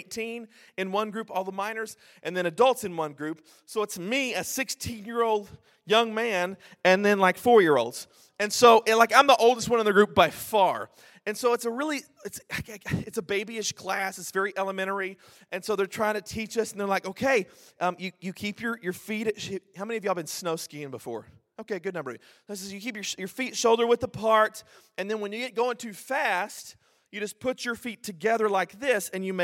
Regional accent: Texas, United States; And so anyway, they said, "Where are you from?" And we said, "We're from Texas."

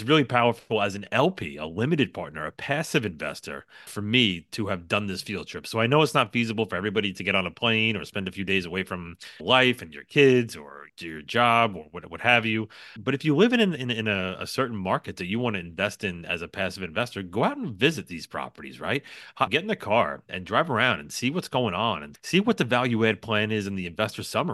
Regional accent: New York, United States; Greg, as a New Yorker, where I always like to joke around that everybody is guilty till proven innocent in my world

